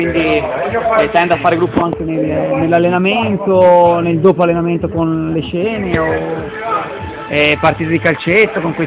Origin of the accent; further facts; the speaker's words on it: Viareggio, Tuscany, Italy; sono una persona di Viareggio che lavora